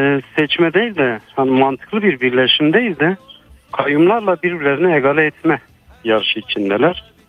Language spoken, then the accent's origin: Turkish; Şanlıurfa, Turkey; Mesela Şanlıurfa'da diyelim. Ben Şanlıurfalıyım.